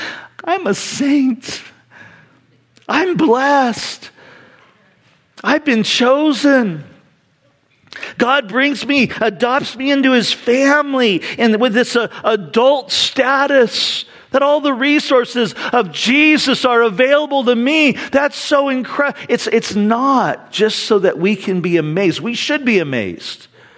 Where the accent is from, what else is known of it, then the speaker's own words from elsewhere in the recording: California, United States; I grew up in Orange County and spent a lot of time at the beach.